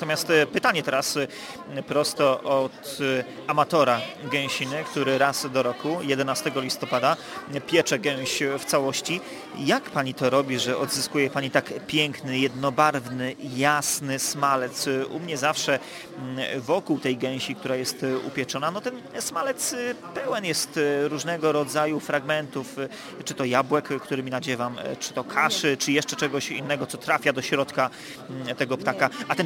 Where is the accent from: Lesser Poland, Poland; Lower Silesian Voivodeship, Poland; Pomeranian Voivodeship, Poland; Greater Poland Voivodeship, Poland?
Pomeranian Voivodeship, Poland; czy to ma związek z tym, że pochodzę z Kaszub